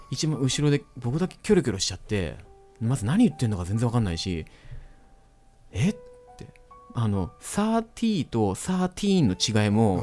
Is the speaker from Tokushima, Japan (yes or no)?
no; Kochi, Japan; 私当然東高知出身なので何回も言いますけど